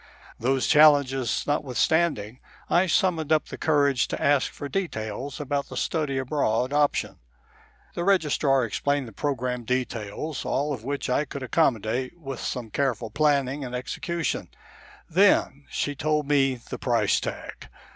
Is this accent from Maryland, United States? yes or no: yes; Baltimore, Maryland, United States; Its southern locale offered more warm, sunny days than my hometown of Baltimore, Maryland.